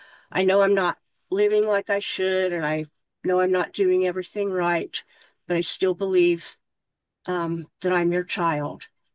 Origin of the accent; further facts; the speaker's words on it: Indiana, United States; moved away as an adult; now in Denver, United States; Well, I was raised in Indiana in a small country town, very conservative. And when I was about maybe 28 or so, 27, 28, I decided to move to Denver, Colorado.